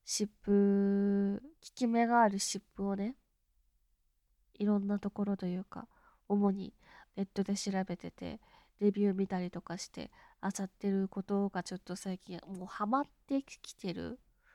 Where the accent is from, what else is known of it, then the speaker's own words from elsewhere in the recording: Miyagi, Japan; 出身地は宮城県です。全然なまってないでしょ。全然標準語で喋ってるんですけど、どうしても地元の友達と喋ったりとか家族と喋ったりってなると戻ります。